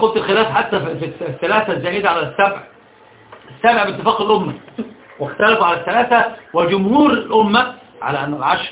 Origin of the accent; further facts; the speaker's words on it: Egypt; صحيح طبعا هي القراءة المشهورة أصحاب طبعا عندنا في مصر